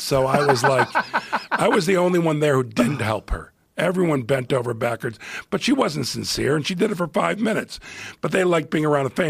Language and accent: English; Chicago, Illinois, United States; also born or lived in Plantation, United States; I'm from Chicago, but I started comedy. I'd moved to Florida with my family, South Florida, and we're from the same little town in Florida called Plantation, Florida, outside of Fort Lauderdale.